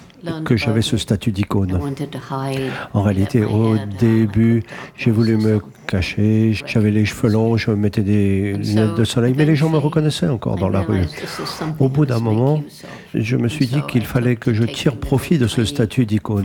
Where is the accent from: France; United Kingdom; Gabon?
United Kingdom; England; French is a second language; Mais j'étais chez moi, en Angleterre, là où j'ai grandi, là où vit ma sœur avec sa famille.